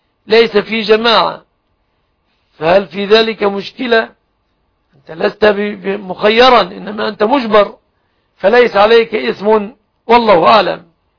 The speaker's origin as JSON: {"language": "Arabic", "country": "Egypt", "said": "بلادنا مصر"}